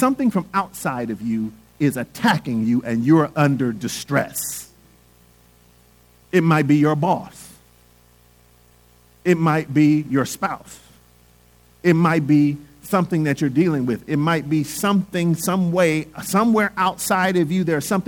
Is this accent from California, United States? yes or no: yes; Los Angeles, California, United States; also born or lived in Oakland; I grew up in East Oakland. I grew up in South Central Los Angeles, grew up in Watts. That's my background, you know.